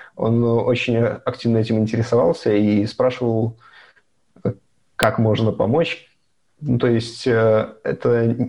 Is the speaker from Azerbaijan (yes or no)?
no; Belarus; moved away as an adult; now in Russia; я белорус